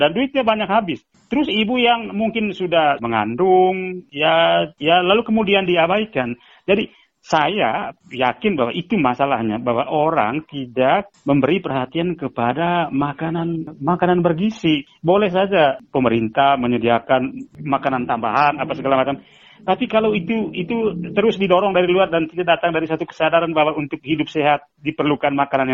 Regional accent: East Nusa Tenggara, Indonesia; kami orang NTT itu terlalu berharap pada sesuatu

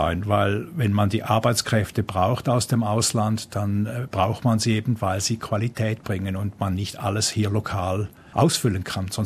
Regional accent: Kreuzlingen, Thurgau, Switzerland; also born or lived in Konstanz, Germany; now in Australia; Ja, ich bin im Bodenseegebiet, in Kreuzlingen aufgewachsen. Also ich bin sehr wohl etwas auch halb Deutscher.

